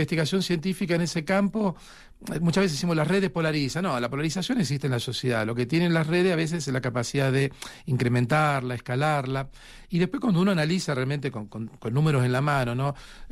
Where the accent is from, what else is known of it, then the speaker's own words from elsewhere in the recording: Argentina; Yo soy argentino, pensemos en la segunda mitad del siglo XX